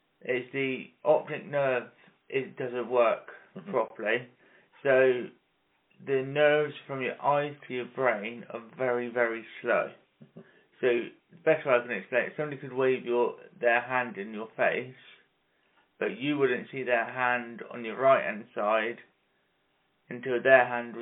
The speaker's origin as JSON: {"language": "English", "region": "South West England", "country": "United Kingdom", "tie": "born there", "lives_now": "Chillington, United Kingdom", "said": "I was born in Somerset, like Exmoor, so on the edge border of Somerset and Devon."}